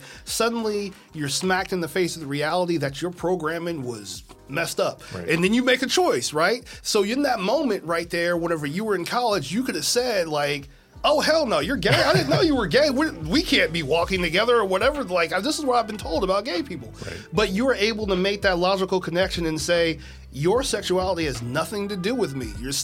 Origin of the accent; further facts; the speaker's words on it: Kansas, United States; in regard to my experiences, you know, growing up in Kansas.